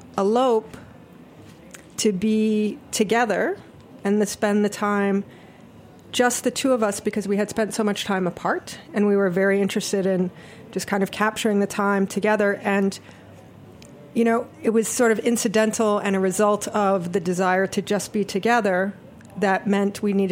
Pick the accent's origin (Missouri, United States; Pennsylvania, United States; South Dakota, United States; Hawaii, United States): Hawaii, United States; Kalihi; And I'm from Hawaii, the island of Oahu. I grew up in a town called Kalihi. So I grew up a lot on the beach.